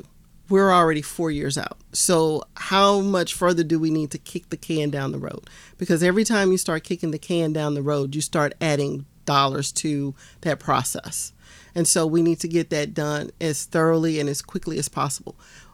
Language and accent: English; Houston, Texas, United States; I was born and raised in Texas. And I was in Houston, Texas, but I spent the weekends on a family farm.